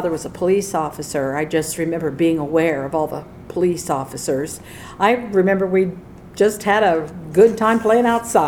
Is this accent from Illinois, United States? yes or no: yes; Decatur, Illinois, United States; I was born in Decatur, Illinois, St. Mary's Hospital.